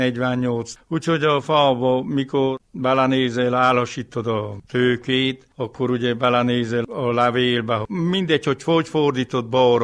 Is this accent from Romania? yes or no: yes; Gerence, Covasna, Romania; Gerencéről vagyok … egyébként főfékedek. 1972-ben születtem, szeptember 5-én láttam meg a napvilágot. Itt születtem Gerencén.